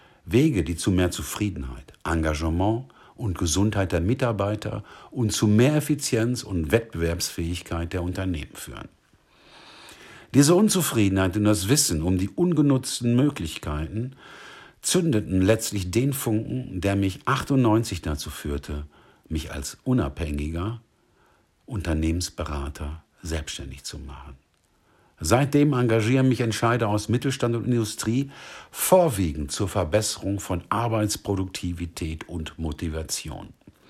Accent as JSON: {"language": "German", "region": "North Rhine-Westphalia", "country": "Germany", "tie": "born or raised there", "said": "Aufgewachsen bin ich im Bergarbeitermilieu des Ruhrgebietes."}